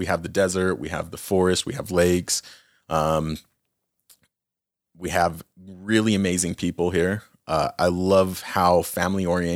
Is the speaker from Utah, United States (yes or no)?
yes; Utah, United States; So I grew up in Carbon County.